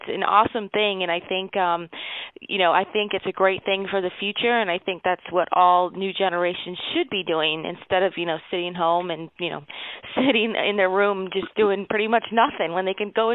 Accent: Miami, Florida, United States; I basically got started when I was growing up in Miami, and I was about the age of 3 when my dad started taking me fishing with him

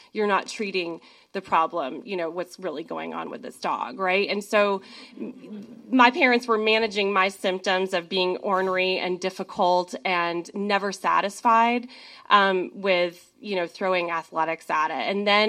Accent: Georgia, United States; So I grew up in Georgia. I have a younger sister. And for like the first half of my life, had a pretty charmed life. Two loving parents. My mom was like a soccer mom in the suburbs of Atlanta.

